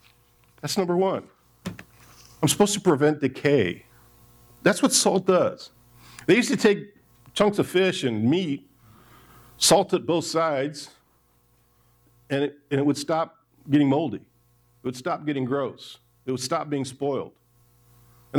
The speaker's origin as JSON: {"language": "English", "region": "Michigan", "country": "United States", "tie": "born or raised there", "said": "I grew up in Michigan. Some of the most beautiful lighthouses in the world are in Michigan."}